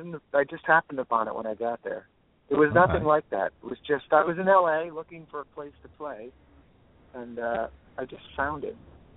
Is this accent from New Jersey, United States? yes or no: yes; New Jersey, United States; also born or lived in Boston; now in Los Angeles, United States; I grew up in New Jersey, and I was, and New York was the place where we cut our teeth as musicians.